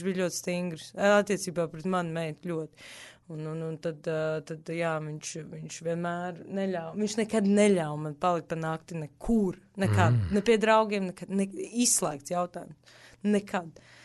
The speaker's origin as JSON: {"language": "Latvian", "region": "Riga", "country": "Latvia", "tie": "born or raised there", "also_born_or_lived": "Kurzeme", "said": "es dzimu Rīgā, augu arī Rīgā un arī daļas līdz 12 gadiem vasaras augu laukos, Kurzemē, Jaunutriņos"}